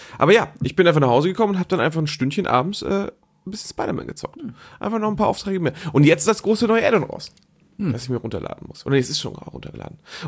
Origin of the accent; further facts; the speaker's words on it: Antalya, Turkey; German is a second language; Ich komme aus Antalya.